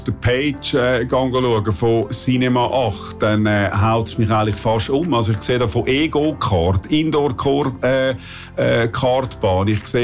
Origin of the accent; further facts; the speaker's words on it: Zurich, Switzerland; accent: Zurich dialect; ich nehme natürlich meinen super Dialekt, oder? Mit dem Zürcher Dialekt.